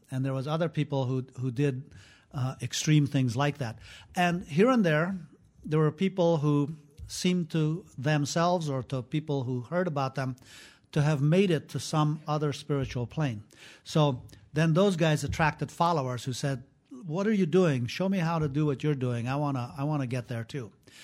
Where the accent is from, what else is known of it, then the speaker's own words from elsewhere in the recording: Afghanistan; now in United States; And so Islam was part of everyday life in that sense when I was growing up in Afghanistan.